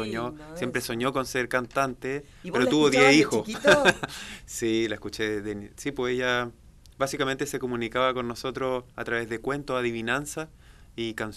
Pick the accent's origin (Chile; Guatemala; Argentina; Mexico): Chile; Bueno, de partida decir que somos chilenos.